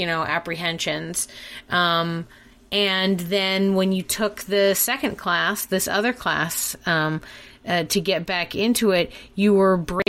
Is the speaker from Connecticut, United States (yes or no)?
no; Boston, Massachusetts, United States; moved away as an adult; now in Dallas, United States; I'm from Boston. My parents were like, okay, I guess we will let you move to Dallas, Texas.